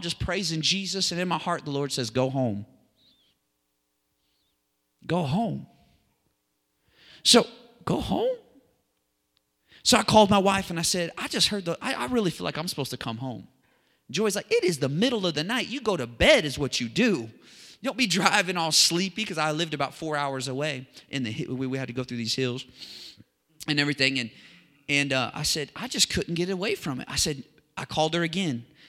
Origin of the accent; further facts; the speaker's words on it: Kansas, United States; Where I grew up in Kansas. We called it Arkansas.